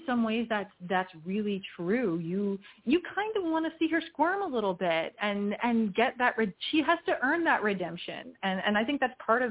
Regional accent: Georgia, United States; So when I heard you were in Tennessee, Extina, I was like, yeah, I'm the same girl. I grew up in Georgia.

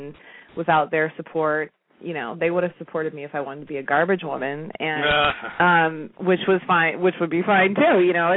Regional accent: Iowa, United States; now in Santa Monica, United States; I was born and raised in Iowa, and I'm kind of hoping that we get a rain, because every day here is like Brady Bunch land.

